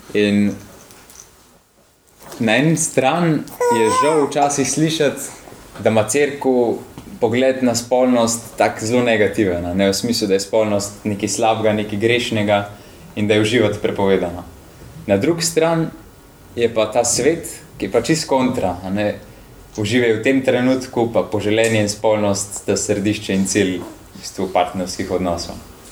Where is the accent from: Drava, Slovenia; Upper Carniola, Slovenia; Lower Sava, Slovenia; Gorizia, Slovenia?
Upper Carniola, Slovenia; now in Ljubljana, Slovenia; Jaz sem star 23 let, prihajamo z Ljubljana Polje, z tistega konca, da reč sem pa Gorenc, zdaj smo preseljeni v Ljubljano.